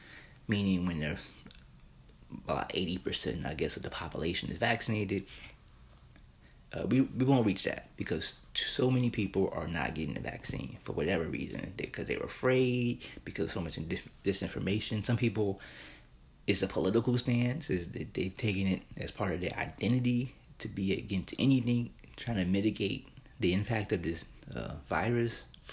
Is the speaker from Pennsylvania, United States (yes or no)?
no; New York City, New York, United States; We saw it happening right here in my hometown, New York City.